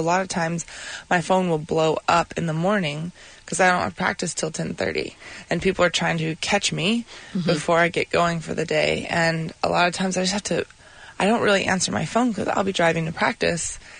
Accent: Albuquerque, New Mexico, United States; Albuquerque's ecstatic, and that is what I love about my hometown. You know, they're just, they're full of love there. Super supportive.

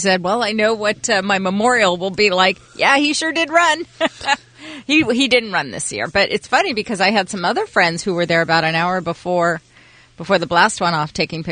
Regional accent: Los Angeles, California, United States; I grew up in Los Angeles going to the Rams and the Raider games. I would love to have a football team back here.

